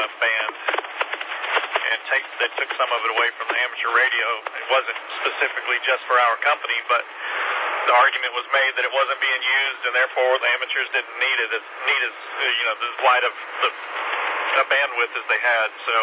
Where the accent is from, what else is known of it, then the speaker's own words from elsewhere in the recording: Delaware, United States; Grew up in Delaware. I was born in Delaware and grew up there.